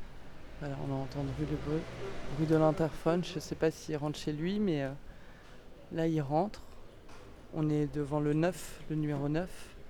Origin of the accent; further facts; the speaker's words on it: Paris, Île-de-France, France; now in Toulouse, France; je suis parisienne de naissance et j'ai grandi à Paris et ça fait 8 ans que je suis à Toulouse